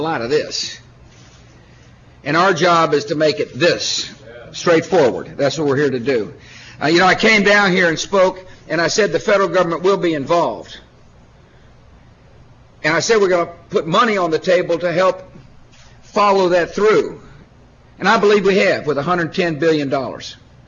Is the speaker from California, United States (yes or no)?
no; Texas, United States; So he's from Texas. I'm from Texas.